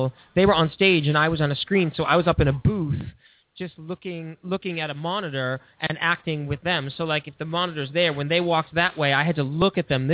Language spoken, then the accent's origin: English; Boston, Massachusetts, United States; accent: Boston; Well, I'm from Boston originally.